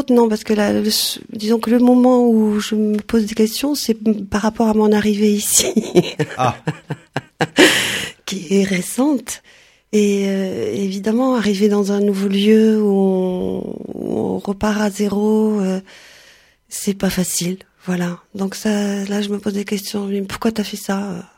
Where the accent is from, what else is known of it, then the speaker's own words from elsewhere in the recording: Occitanie, France; born there; Non, dans les Hautes-Pyrénées.